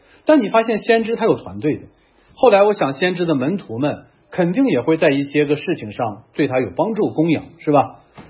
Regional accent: Shanxi, China; accent: Shanxi dialect; 用我们山西话说那是馍

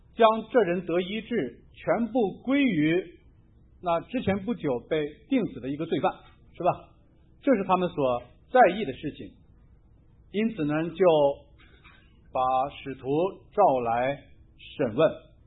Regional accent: Ren County, Hebei, China; 在我的老家河北，我那天去搜索的时候，在这个附近，我老家是叫做任县，任县70公里外那个叫做威县

